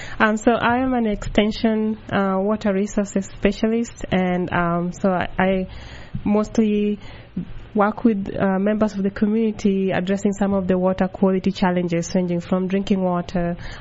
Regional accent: Kenya; now in State College, United States; So originally I am from Kenya, but right now I am based here in State College area

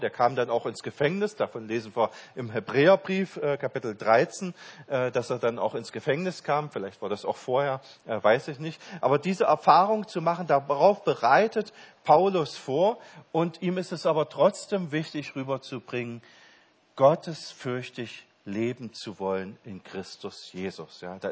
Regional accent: East Germany, Germany; ich bin ja im Osten Deutschlands aufgewachsen

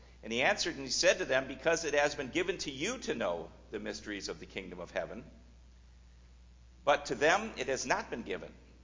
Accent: Minnesota, United States; Because we're all from Minnesota, and this is what we

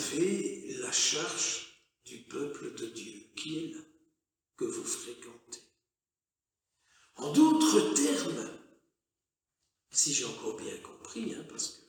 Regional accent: Braine-l'Alleud, Wallonia, Belgium; Je suis originaire de Braine-l'Alleud.

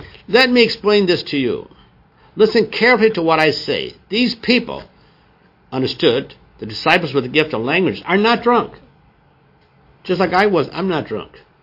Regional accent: Oregon, Wisconsin, United States; I was from Oregon, Wisconsin. I was out in the country, though.

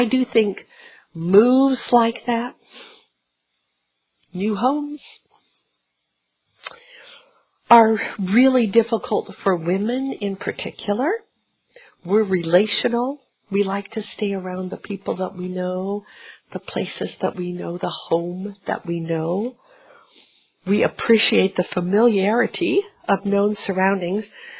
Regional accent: Portland, Oregon, United States; And I grew up in Portland, Oregon, and I love Portland, Oregon.

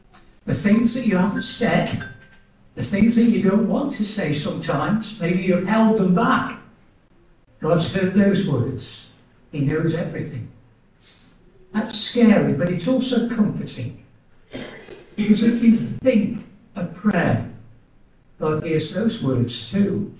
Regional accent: Stoke-on-Trent, West Midlands, United Kingdom; now in Warwick, United Kingdom; I come from Stoke, just like I come from Stoke. I've lived 73 years of my life in Stoke.

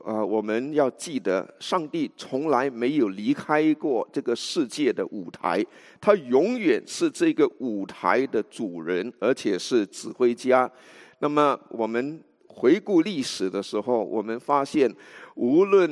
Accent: Singapore; 我是新加坡人，所以我小的时候还是英殖民地，

